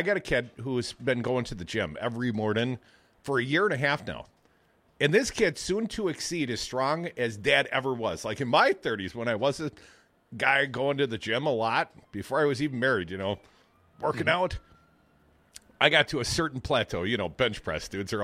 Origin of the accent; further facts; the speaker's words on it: Wisconsin, United States; And as a kid growing up in Wisconsin, unless you poured lots of the sugary Nestle.